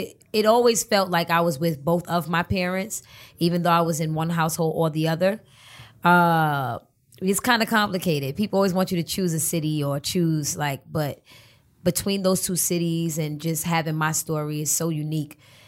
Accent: Harlem, New York, United States; also born or lived in Brooklyn; I was born in Brooklyn. And when I was about, I want to say 4 or 5 years old, my mother was in a shelter. And we eventually got placed in Harlem.

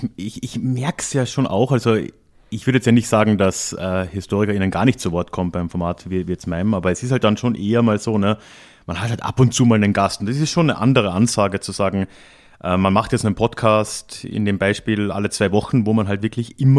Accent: southern Austria, Austria; meinen Nachnamen so richtig ausgesprochen hat, wie man das bei uns in Südösterreich macht

